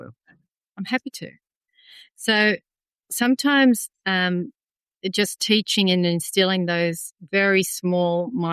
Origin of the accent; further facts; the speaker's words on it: Wollongong, New South Wales, Australia; I grew up in Wollongong.